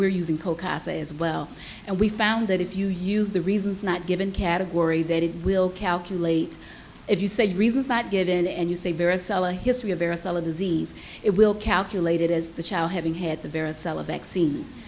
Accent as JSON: {"language": "English", "town": "Chicago", "region": "Illinois", "country": "United States", "said": "I'm from Chicago."}